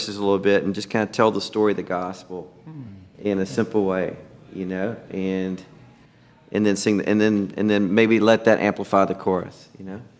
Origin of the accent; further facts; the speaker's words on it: Texas, United States; I'm from Texas.